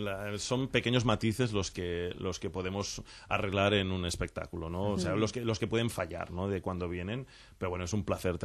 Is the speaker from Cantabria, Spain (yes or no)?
no; Barcelona, Catalonia, Spain; yo no me presenté en Barcelona yo soy de allí, de Barcelona.